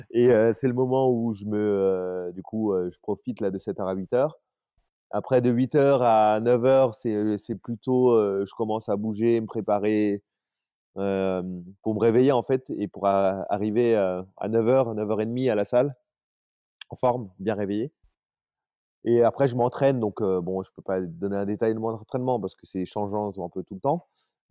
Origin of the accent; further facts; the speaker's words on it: France; Nous, en tant que Français, on est quand même une bonne population avec des grimpeurs forts.